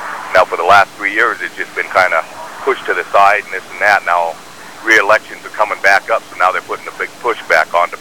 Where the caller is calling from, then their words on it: Salt Lake City, Utah, United States; I'm in Salt Lake right now.